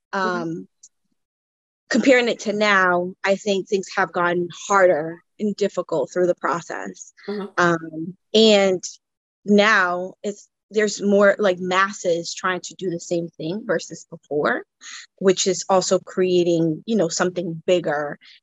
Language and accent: English; Guatemala; came from Guatemala.